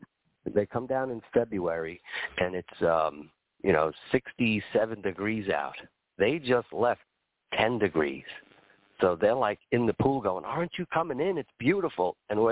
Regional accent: New York, United States; Yeah, you know, I come from Long Island, and it's a different place out there. It's a different place. We don't speak English. We speak something that sounds like English.

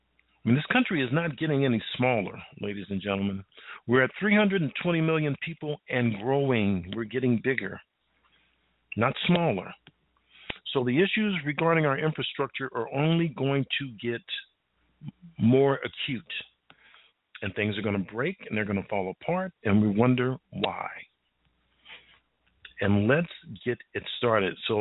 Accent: Midwest, United States; So growing up in the Midwest, I was a big Kansas City Chiefs fan.

